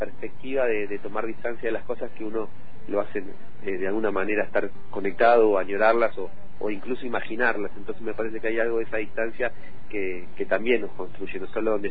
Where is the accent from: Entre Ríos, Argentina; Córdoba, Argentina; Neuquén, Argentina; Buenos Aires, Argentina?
Buenos Aires, Argentina; also born or lived in Uruguay; yo nací en Buenos Aires, soy muy porteño